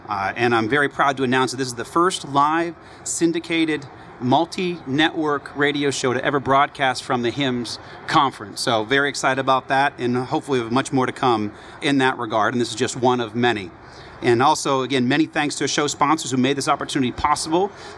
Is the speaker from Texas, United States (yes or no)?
no; Georgia, United States; Don't want to forget my home state of Georgia.